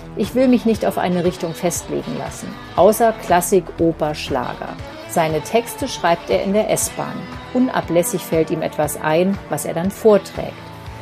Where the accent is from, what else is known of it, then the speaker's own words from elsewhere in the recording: Bochum, North Rhine-Westphalia, Germany; also born or lived in Witten; Geboren bin ich in Witten, groß geworden in Bochum, Herne, diese Gegend.